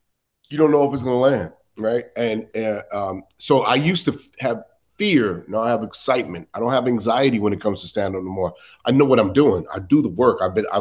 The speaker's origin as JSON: {"language": "English", "region": "New York", "country": "United States", "tie": "born or raised there", "said": "You know, we grew up in New York. New York is not so much color."}